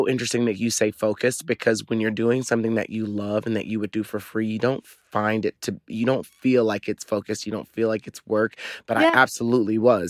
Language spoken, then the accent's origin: English; Texas, United States; When I was young, I was very, very different and odd, especially growing up in the South in Texas.